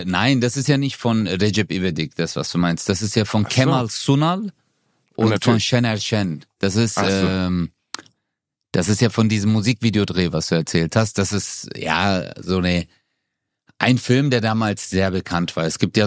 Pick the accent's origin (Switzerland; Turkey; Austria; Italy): Turkey; Ich bin Türke.